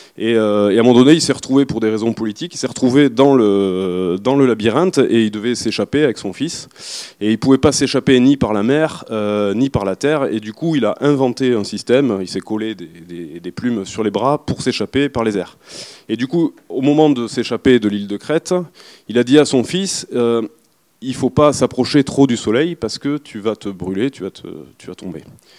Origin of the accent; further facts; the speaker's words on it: Toulouse, Occitanie, France; moi, je suis un enfant de la périurbanité. J'ai grandi à Toulouse, qui est la ville du sprawl par excellence, le diffus, etc. Je connais par cœur, parce que j'ai grandi dedans.